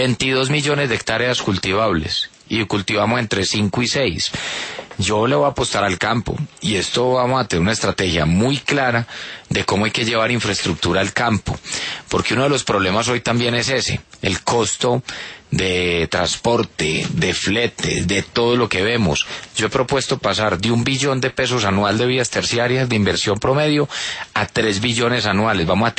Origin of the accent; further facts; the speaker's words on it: Colombia; yo soy un colombiano común y corriente